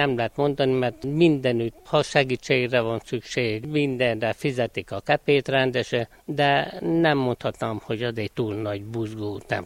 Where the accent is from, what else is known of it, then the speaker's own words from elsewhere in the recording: Sepsibodok, Covasna, Romania; Vallásos családban nevelkedtem fel. Én sepsibodoki születésű vagyok. Az én szüleim reformátusok voltak mind a ketten. Ott nevelkedtem